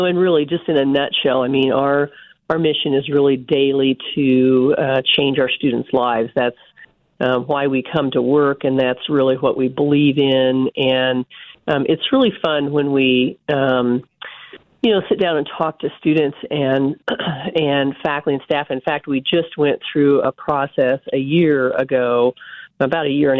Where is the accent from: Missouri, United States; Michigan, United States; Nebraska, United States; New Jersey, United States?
Nebraska, United States; North Platte; I grew up in North Platte, Nebraska, so I'm a Husker.